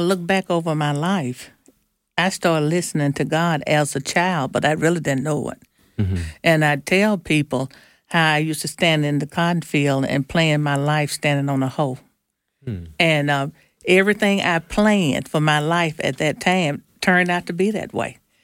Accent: Nelleton, Mississippi, United States; I'm from Nelleton, Mississippi

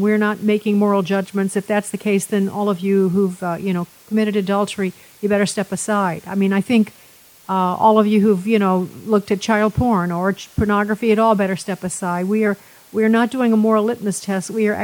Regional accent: Chicago, Illinois, United States; If you haven't been to Chicago, my hometown, you just can't imagine.

